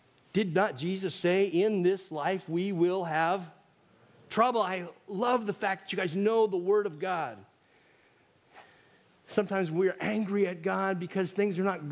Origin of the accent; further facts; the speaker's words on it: Soap Lake, Washington, United States; growing up in Soap Lake, Washington. That's where my relatives are from.